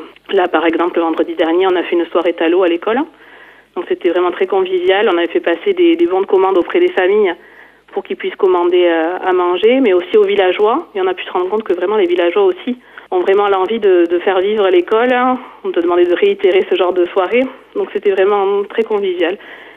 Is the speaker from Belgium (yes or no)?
no; Nouvelle-Aquitaine, France; also born or lived in Lot-et-Garonne; Moi, je viens du Béarn. Je suis de la plaine de Naye, d'origine. Et j'avais été envoyée dans le Lot-et-Garonne. Et maintenant, voilà, je suis revenue dans le 64